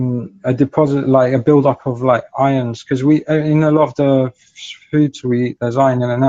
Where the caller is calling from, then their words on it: London, United Kingdom